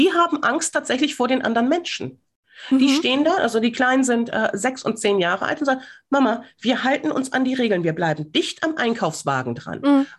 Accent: Northern Germany, Germany; Oder bei uns in Norddeutschland ist halt einfach, moin.

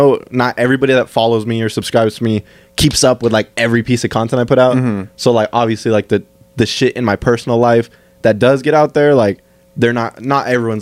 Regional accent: California, United States; he's from the Philippines, and I'm from California

